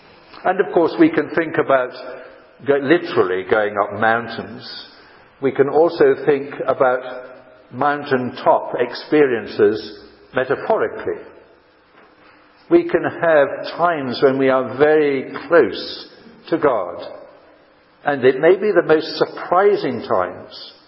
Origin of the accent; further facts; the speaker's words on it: Yorkshire and the Humber, United Kingdom; now in Switzerland; I grew up in Yorkshire, and Yorkshire people are given to boasting about that.